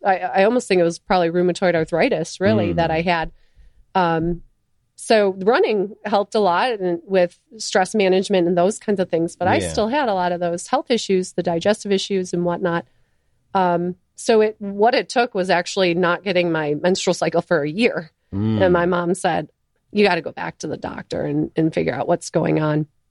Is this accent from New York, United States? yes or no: yes; Buffalo, New York, United States; And I'm from Buffalo, New York, so it is cold there.